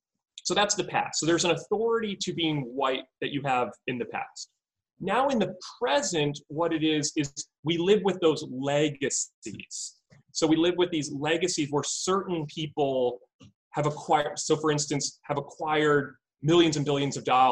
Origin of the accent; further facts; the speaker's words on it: New York, United States; I grew up outside of New York City.